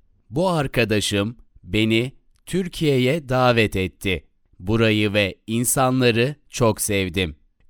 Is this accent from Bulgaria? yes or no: no; Argentina; Turkish is a second language; moved away as an adult; now in Istanbul, Turkey; Arjantinliyim.